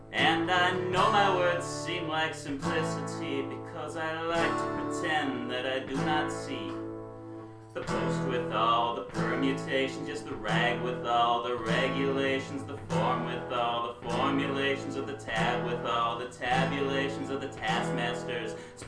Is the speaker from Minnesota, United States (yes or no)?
yes; Minneapolis, Minnesota, United States; moved away as an adult; And I was originally from Minnesota and moved here about a month and a half ago.